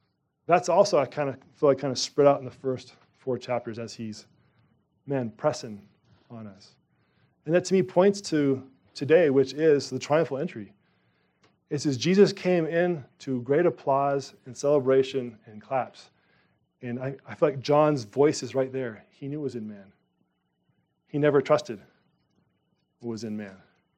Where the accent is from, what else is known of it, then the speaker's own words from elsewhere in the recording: United States; Praise be to God, I grew up in America.